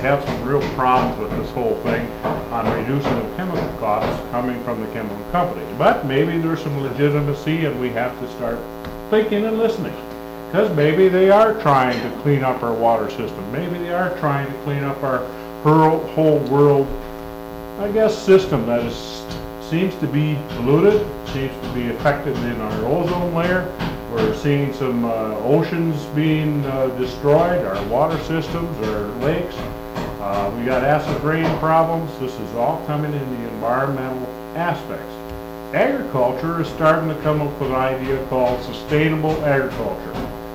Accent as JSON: {"language": "English", "region": "Minnesota", "country": "United States", "said": "I'm from West Central Minnesota, and I've farmed and been an engineer."}